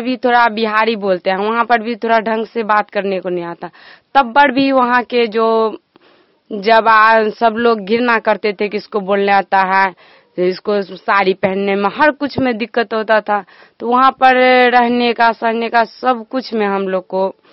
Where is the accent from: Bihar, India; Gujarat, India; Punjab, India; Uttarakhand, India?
Bihar, India; Madhubani; मधुबनी जिला के।